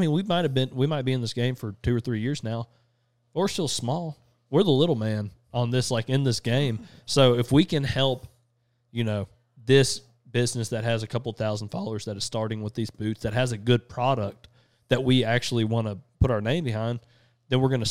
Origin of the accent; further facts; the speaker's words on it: Texas, United States; knowing we're from Texas, knowing that we have the mutual thoughts, the process, the whole everything.